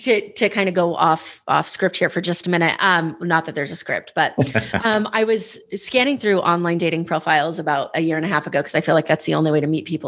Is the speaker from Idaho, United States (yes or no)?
yes; Idaho, United States; now in Las Vegas, United States; I'm on the West Coast. I grew up in Idaho. I live in Vegas now.